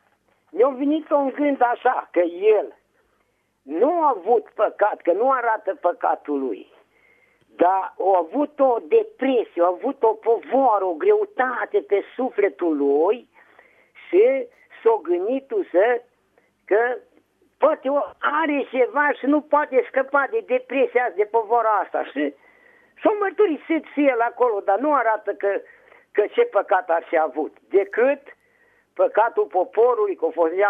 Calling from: Bistrița, Bistrița-Năsăud, Romania; Sunt de la Bistrița

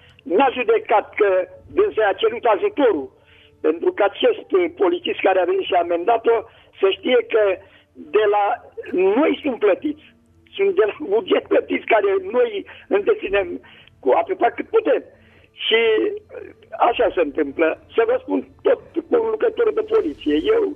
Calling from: Slatina, Olt County, Romania; din Slatina.

